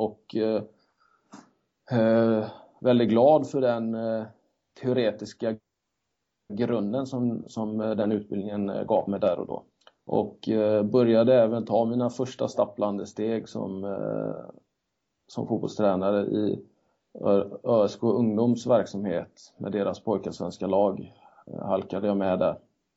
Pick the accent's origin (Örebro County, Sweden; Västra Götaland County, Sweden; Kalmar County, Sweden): Västra Götaland County, Sweden; Kungälv; born or raised there; also born or lived in Tanzania